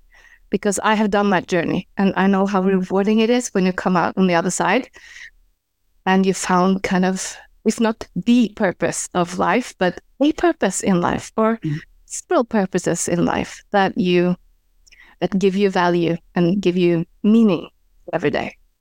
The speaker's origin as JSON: {"language": "English", "country": "Norway", "second_language": "English", "said": "Mm-hmm. I'm from Norway. I'm in Norway right now."}